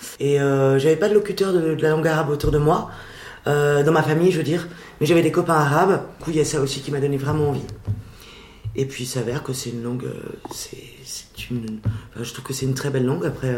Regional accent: Brittany, France; comme moi je suis bretonne, je sais qu'en Bretagne, il y a des chantiers navals.

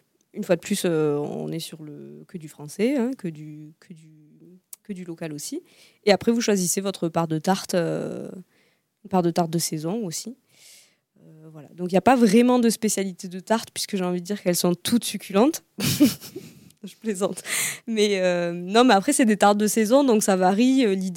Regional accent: England, United Kingdom; accent: English; French is a second language; Désolée pour mon accent anglais

